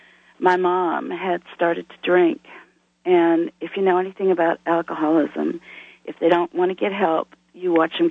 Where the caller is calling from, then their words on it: Jonesboro, Arkansas, United States; I'm calling from Jonesboro, Arkansas.